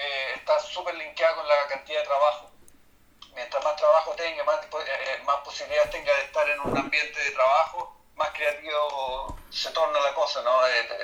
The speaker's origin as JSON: {"language": "Spanish", "town": "Concepción", "region": "Biobío", "country": "Chile", "tie": "born or raised there", "moved": "yes", "said": "yo salí de Concepción, yo salí en el 88, 87, y regresé ahora."}